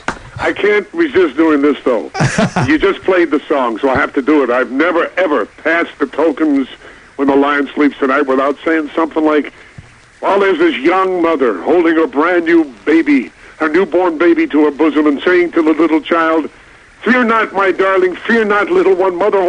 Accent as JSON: {"language": "English", "town": "Brooklyn", "region": "New York", "country": "United States", "said": "because I'm a kid from Brooklyn, and, you know, when a Brooklyn kid is determined to do something"}